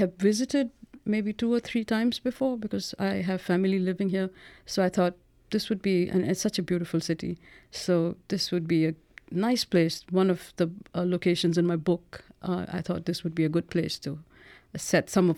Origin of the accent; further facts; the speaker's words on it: Chennai, Tamil Nadu, India; I'm from Chennai, also known as Madras, which is the name I prefer. I studied in the US in the mid-90s.